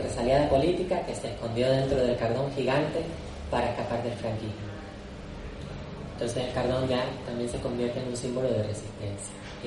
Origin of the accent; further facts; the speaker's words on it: Buenavista del Norte, Canary Islands, Spain; Yo soy de Buenavista del Norte, que es un pueblito de Tenerife, que está como en la otra punta, que casi ya no es ni Tenerife porque está tan lejos de la capital que muchas veces se nos olvida que estamos ahí, y ahí me crié 18 años.